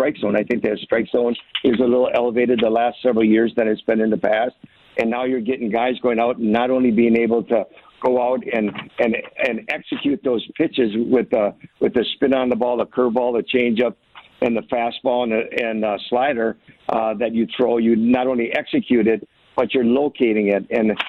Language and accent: English; Kewaunee, Wisconsin, United States; Well, actually, Tony, I was born in Green Bay, Wisconsin, and raised in a small city east there by the name of Kewaunee.